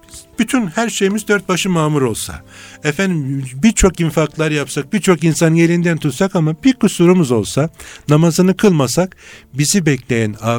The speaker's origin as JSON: {"language": "Turkish", "region": "Çanakkale", "country": "Turkey", "said": "Çanakkale'liyim."}